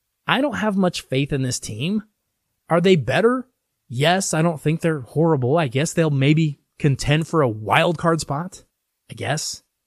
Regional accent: Colorado, United States; I got to give a pretender to my hometown team, the Colorado Rockies.

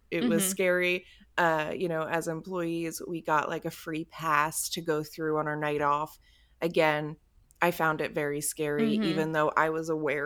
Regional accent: Pennsylvania, United States; Well, I'm from Bucks County, Pennsylvania.

